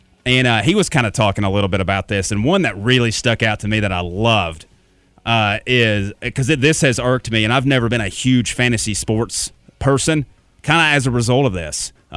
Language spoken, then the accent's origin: English; Georgia, United States; I grew up in Georgia. I'm an Atlanta sports fan.